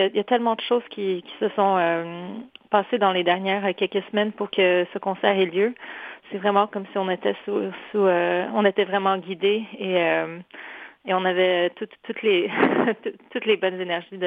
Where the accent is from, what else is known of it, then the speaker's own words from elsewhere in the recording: Poland; now in Quebec, Canada; je suis polonaise d'origine.